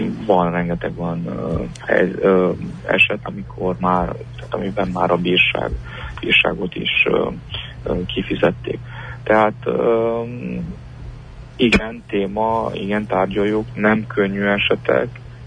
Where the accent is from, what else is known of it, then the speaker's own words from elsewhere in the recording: Transylvania, Romania; Mi itt, mint erdélyi magyarság, fontos nekünk a versenyképesség